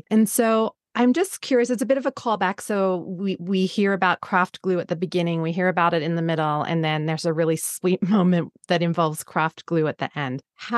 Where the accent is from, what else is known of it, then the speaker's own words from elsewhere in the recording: Australia; being Australian, any friends with younger children, they laugh at the way I say this word